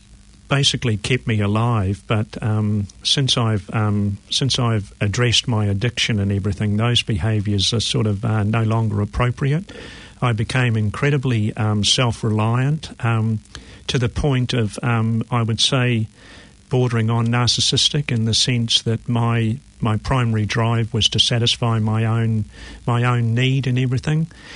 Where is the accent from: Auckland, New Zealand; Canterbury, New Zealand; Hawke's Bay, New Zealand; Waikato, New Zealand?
Auckland, New Zealand; Waiheke Island; I grew up on Onitangi Beach on Waiheke Island